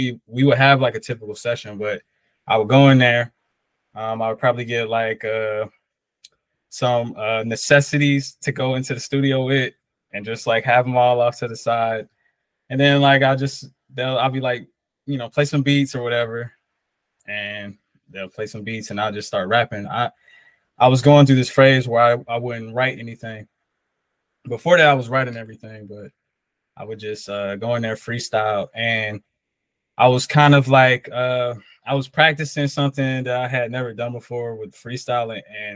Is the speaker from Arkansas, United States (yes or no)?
yes; Blytheville, Arkansas, United States; born there; also born or lived in Germany; I was born in Blytheville, Arkansas, which is a very small town. It's probably about an hour outside of Memphis, Tennessee. And I moved to a bunch of places.